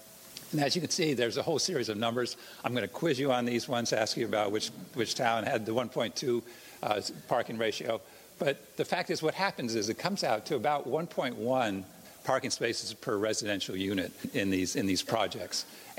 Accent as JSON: {"language": "English", "town": "Princeton", "region": "New Jersey", "country": "United States", "tie": "born or raised there", "also_born_or_lived": "Walnut Creek, California", "said": "I was born outside of Walnut Creek, but the fact is I grew up in Princeton, New Jersey, and one of the first things I thought of was what did Princeton have?"}